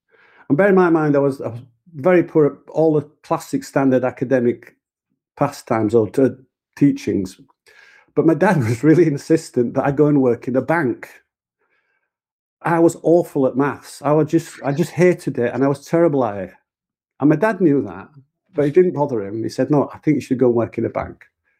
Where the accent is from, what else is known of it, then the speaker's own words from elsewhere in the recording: Yorkshire and the Humber, United Kingdom; I grew up in Yorkshire, although my dad was a Scouser. And my mom was from Sunderland.